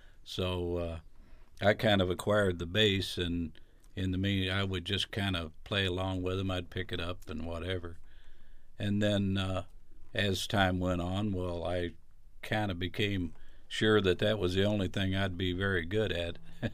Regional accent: Illinois, United States; moved away; I actually am from up I'm from Southern Illinois, but I moved north when I got a job.

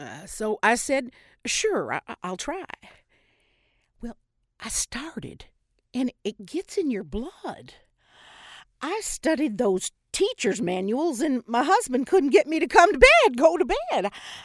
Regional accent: Chicago, Illinois, United States; Now, because it's in Hegwisch, it's a 24-hour day license.

